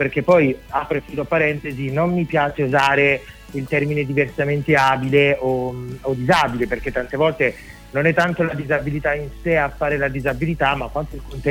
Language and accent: Italian; San Martino di Taurianova, Calabria, Italy; ho 29 anni e sono calabrese, vengo da San Martino di Taurianova, che è un paesino in provincia di Reggio Calabria.